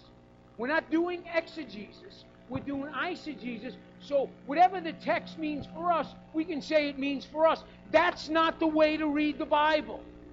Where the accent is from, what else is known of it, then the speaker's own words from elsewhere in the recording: New York, United States; I'm from New York. I like to talk.